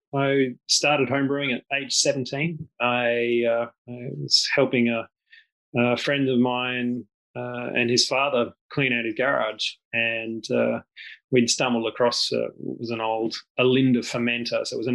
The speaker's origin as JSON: {"language": "English", "region": "Western Australia", "country": "Australia", "tie": "born or raised there", "also_born_or_lived": "Papua New Guinea", "moved": "yes", "said": "I was actually born in Papua New Guinea. We headed to Australia after that. I've lived in Australia for most of my life, and until for the last 4 years."}